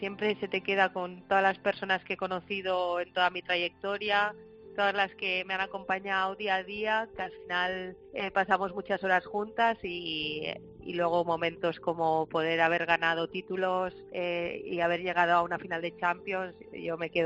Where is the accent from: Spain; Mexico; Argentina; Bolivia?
Spain; Fabara, Aragon; Sí, yo empecé en mi pueblo, en Favara, y de ahí pues pasé a Nonaspe-Caspe, que son los pueblos de alrededor.